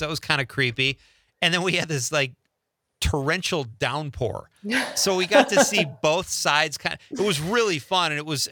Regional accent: Chicago, Illinois, United States; you live in Evanston, beautiful area, my hometown of Chicago.

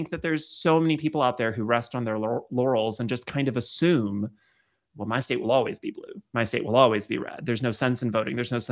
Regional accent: West Virginia, United States; I'm from West Virginia.

